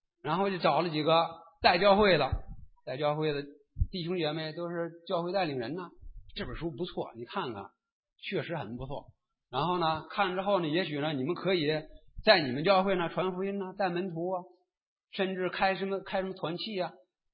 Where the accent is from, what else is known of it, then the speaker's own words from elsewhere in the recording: Beijing, China; 大家知道我是从北京来的啊，我在六年前的时候呢，我在北京的时候